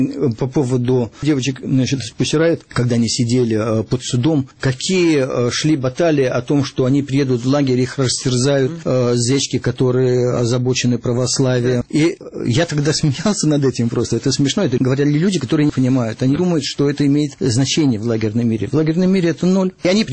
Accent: Moscow, Russia; И перед этим отступало то, что я москвич, а москвичи очень не любят везде

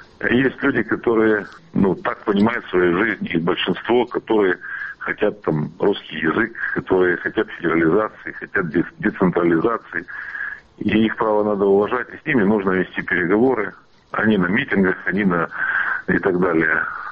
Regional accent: Crimea, Ukraine; я крымчанин, я почетный гражданин города Керчи, Красноперекопска

